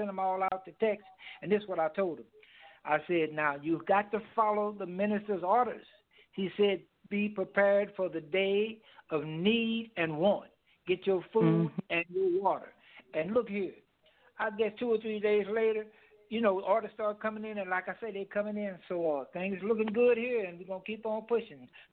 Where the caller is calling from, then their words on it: Kansas City, Missouri, United States; from Kansas City, Missouri, Kansas City, Kansas.